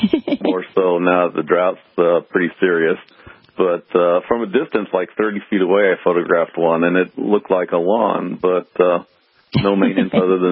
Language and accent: English; St. Louis, Missouri, United States; But like I mentioned, I grew up in St. Louis, and the lawns are fairly sizable